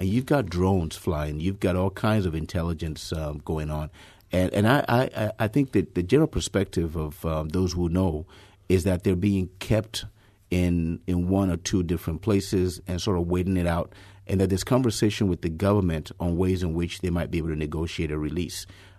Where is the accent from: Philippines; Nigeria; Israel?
Nigeria; moved away as an adult; now in United States; as a Nigerian citizen, I was born in Nigeria, raised there, and came to the United States about 35 years ago.